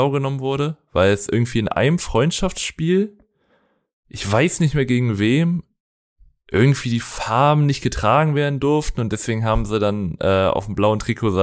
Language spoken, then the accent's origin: German; Germany; Als Deutscher?